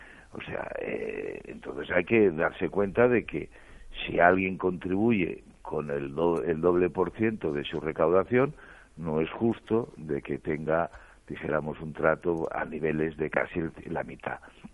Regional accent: Catalonia, Spain; yo como empresario catalán

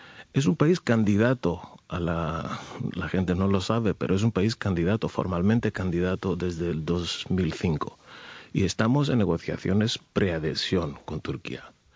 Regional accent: Greece; Spanish is a second language; Yo soy griego, soy de nacionalidad griega.

